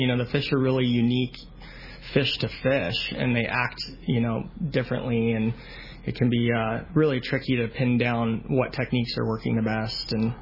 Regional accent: San Diego, California, United States; I grew up here in Point Loma, and just as a kid, walking the docks and stuff

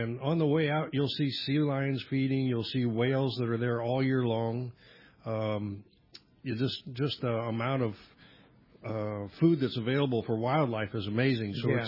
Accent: San Diego, California, United States; But going to San Quintin reminds me of growing up in San Diego.

